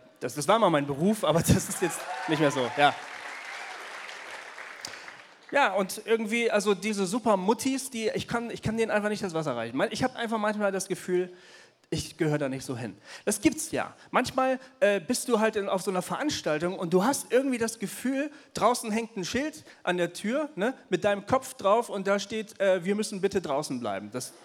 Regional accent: Marburg, Hesse, Germany; Ich komme aus Marburg. Ich bin 40 Jahre alt.

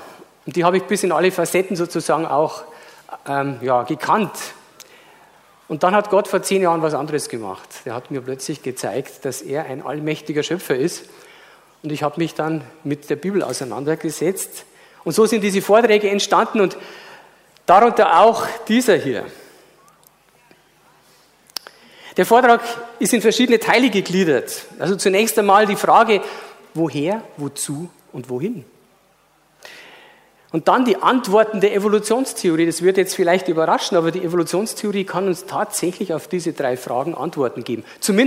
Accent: Bavaria, Germany; Ich komme aus Bayern, da ist es sowieso.

